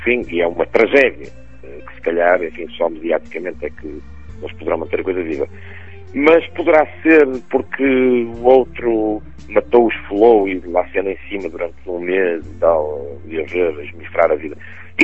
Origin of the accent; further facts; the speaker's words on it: Porto, Portugal; Lamento, mas eu aí sou portuense e gosto de mostrar a realidade.